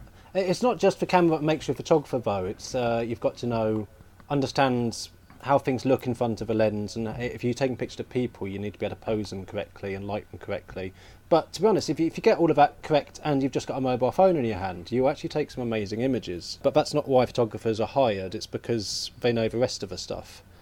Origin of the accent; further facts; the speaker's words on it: Cambridge, East of England, United Kingdom; So I was raised in Cambridge